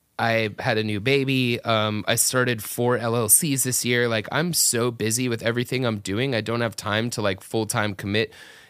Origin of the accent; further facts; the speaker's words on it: Atlanta, Georgia, United States; also born or lived in Florida; I was born in South Florida near Miami. Mm-hmm. Lived there for like 2 years or so, 2 or 3 years. Grew up my whole life in Atlanta area where I was raised.